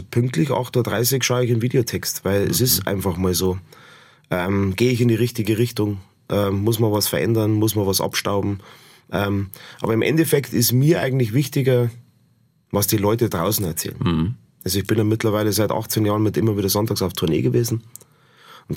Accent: Bavaria, Germany; Also ich bin ein Bayer, ihr holt euch hier in Baden-Württemberg, bin ja jetzt auch schon einer fast, holt ihr euch an Bayern und ich bleibe so, wie ich bin.

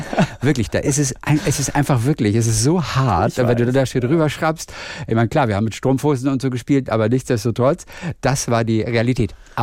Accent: Hamburg area, Germany; Ich komme aus der Nähe von Hamburg.

